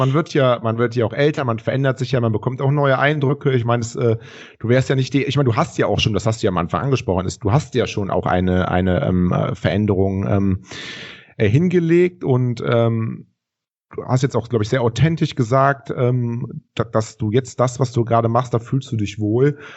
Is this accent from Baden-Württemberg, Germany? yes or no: no; North Rhine-Westphalia, Germany; wir kommen aus dem Rheinland